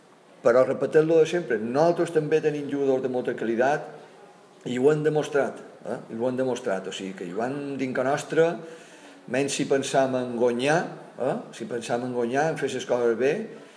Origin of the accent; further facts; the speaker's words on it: Balearic Islands, Spain; Perdona que hable mucho, que soy mallorquín, pero.